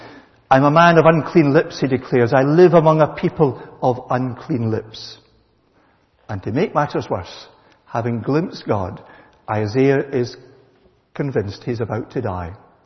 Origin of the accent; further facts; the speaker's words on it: Kilmarnock, Scotland, United Kingdom; growing up in Kilmarnock, if you'd asked me when I was a youngster what I wanted to be was a professional golfer.